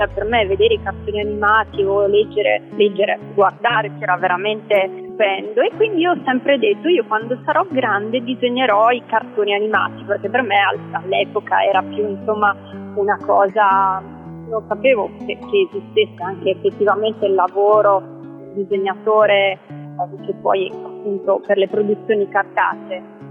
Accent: Verona, Veneto, Italy; perché io sono nata e vivevo a Verona

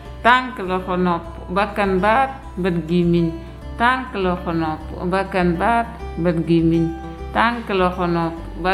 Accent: Touba, Diourbel, Senegal; first language Wolof; Italian is a second language; now in Italy; vengo dal Senegal, da cittadina di Tuba. Sono qua da 15 anni.

